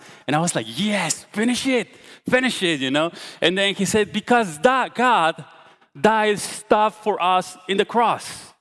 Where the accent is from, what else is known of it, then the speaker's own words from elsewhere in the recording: Guatemala; now in College Station, United States; We're from Guatemala with my wife. And when we arrived to College Station, we were coming from around 10 years of serving in a local church.